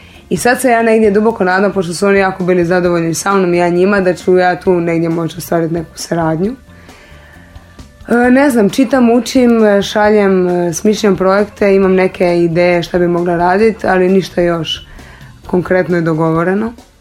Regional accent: Pula, Istria County, Croatia; jer je Pula moj rodni grad, ovdje nekako prebivam povremeno.

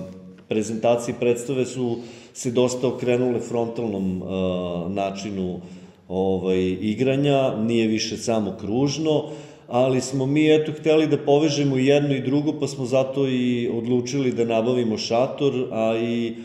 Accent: Pirot, Southern and Eastern Serbia, Serbia; now in Belgrade, Serbia; Mnogi od nas uopšte nisu Beograđani, ja sam konkretno iz Pirota

